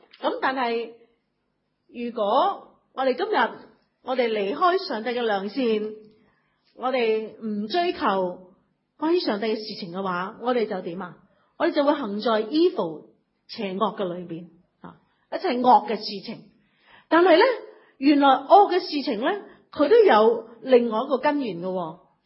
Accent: China; 我哋中国人会话你冇嗰条命系咪啊？

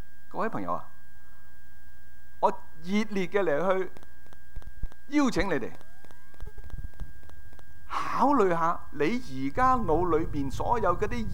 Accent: Hong Kong; 不过现在我们没什么胡须的，我们香港人就很少留须

